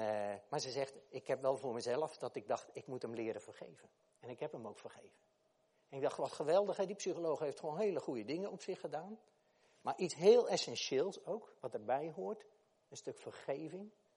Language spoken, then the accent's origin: Dutch; Zeeland, Netherlands; Ik had die hele reis naar Zeeland waar ik vandaan kwam, zat ik een beetje zo.